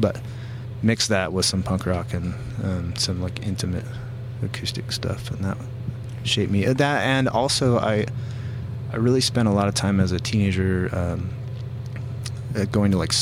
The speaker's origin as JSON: {"language": "English", "town": "Omaha", "region": "Nebraska", "country": "United States", "tie": "born or raised there", "said": "I grew up in Omaha"}